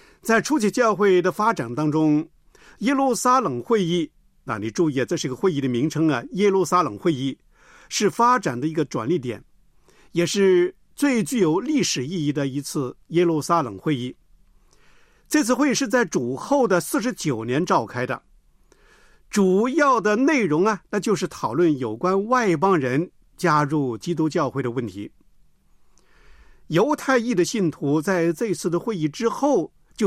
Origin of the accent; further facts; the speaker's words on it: China; 哎，我们中国人啊，南方北方都有水井啊